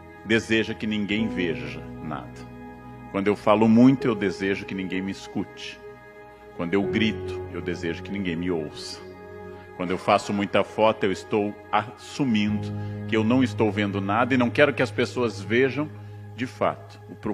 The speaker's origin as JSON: {"language": "Portuguese", "region": "Rio Grande do Sul", "country": "Brazil", "tie": "born there", "said": "Ou do meu estado natal, RS, RS, RS."}